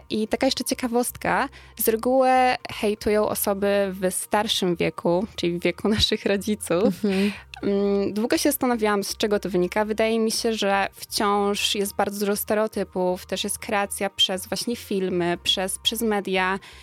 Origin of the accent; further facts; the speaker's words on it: Lower Silesian Voivodeship, Poland; Jestem jedną finalistką z Dolnego Śląska i reprezentuję, mam zaszczyt reprezentować województwo dolnośląskie, jak i Wrocław.